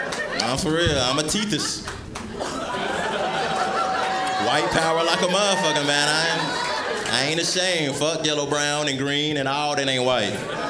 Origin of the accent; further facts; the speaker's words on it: Tennessee, United States; Now, some of y'all may have picked up on my accent. So you know I ain't from around these parts, but I'm originally from Tennessee.